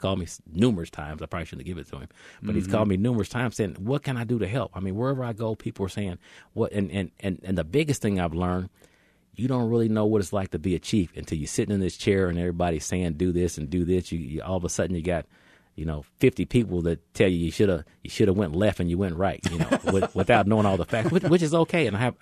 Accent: Kansas City, United States; because I was born and raised in Kansas City.

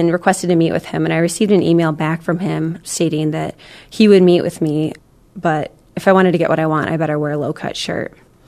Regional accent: East Lansing, Michigan, United States; because I grew up just outside of East Lansing, and I wanted to stay in that community.

